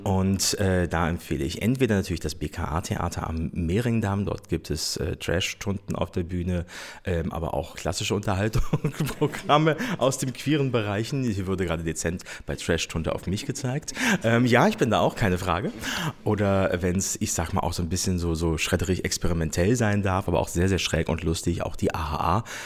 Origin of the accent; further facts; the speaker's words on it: Berlin, Germany; ich seit vielen Jahren 25 bin. Und gebürtige Berlinerin übrigens. Und also ich war schon 1978 in Berlin, obwohl ich jetzt über 25 bin.